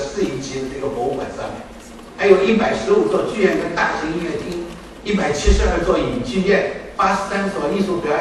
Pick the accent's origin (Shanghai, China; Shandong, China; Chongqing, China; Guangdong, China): Shanghai, China; 我们上海人就是上海这座城市塑造的。